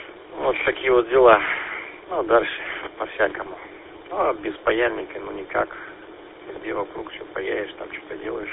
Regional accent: Kazakhstan; moved away; Да, я тут сам родом с Казахстана. Приехал в 2020 году, 5 лет как тут здесь живу. Ну, ПМЖ с переездом

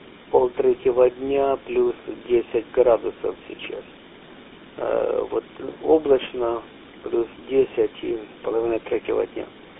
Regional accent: Derhachi, Kharkiv Oblast, Ukraine; Я сам родом из Дергачей, поэтому, так как бы, ну, эти места знакомы хоть понаслышке, скажем так.

